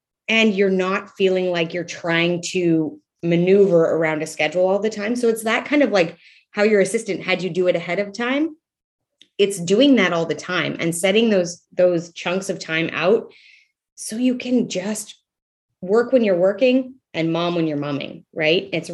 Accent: Canada; I'm Canadian, and I was living in Canada, living in Alberta

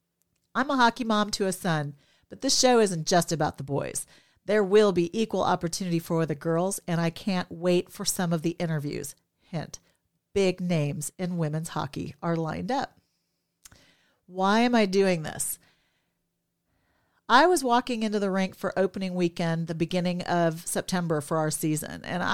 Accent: Minnesota, United States; born there; I was born in Minnesota, the state of hockey, and having lived in many states

